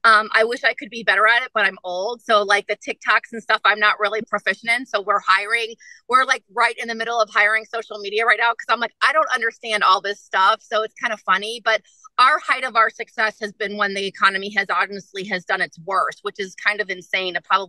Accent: Chicago, Illinois, United States; At the time, I'm from Chicago. My husband's from Italy.

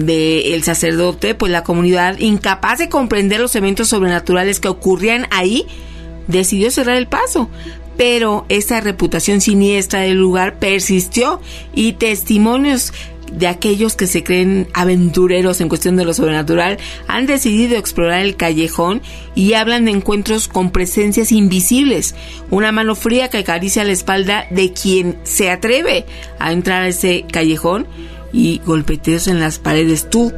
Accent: Antofagasta, Chile; Yo soy de Chile, al norte, en la ciudad de Antofagasta. Ahora me encuentro trabajando en una minera en el desierto de Atacama.

